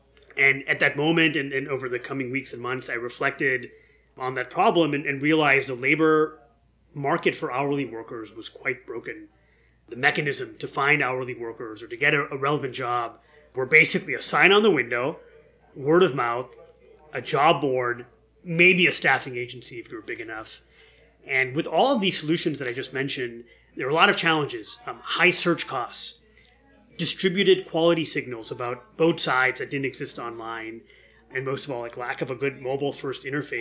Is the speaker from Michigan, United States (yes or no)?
yes; Detroit, Michigan, United States; I grew up near Detroit. As you know, David, my parents were small business owners. They had immigrated here from India.